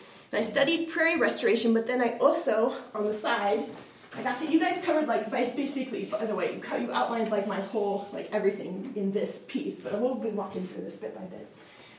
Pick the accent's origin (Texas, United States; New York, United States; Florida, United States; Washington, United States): Washington, United States; Spokane; I grew up just outside of Spokane. Here's Washington, right? So I'm from Eastern Washington, from right there.